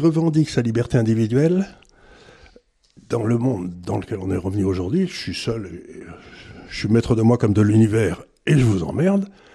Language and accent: French; United States; now in France; les gens que je connaissais quand j'étais jeune aux États-Unis